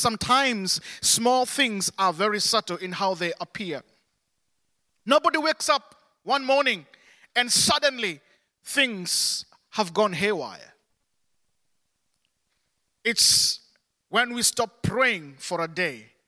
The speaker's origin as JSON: {"language": "English", "country": "Kenya", "first_language": "Kikuyu", "second_language": "English", "said": "my native language is Kikuyu"}